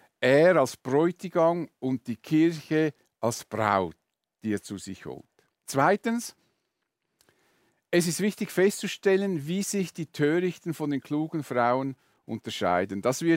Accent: Switzerland; außer bei uns in der Schweiz, da ist bezüglich Pünktlichkeit null Toleranz.

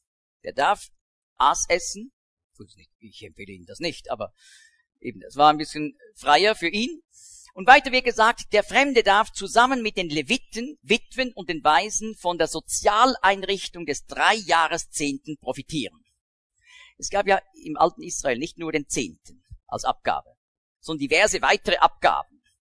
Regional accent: Switzerland; also ich bin da wirklich verwurzelt, aber kann ich sagen, das ist mein Land? Nein. Ich muss sagen, ich bin froh, das ist meine Heimat, das ist mein Vaterland

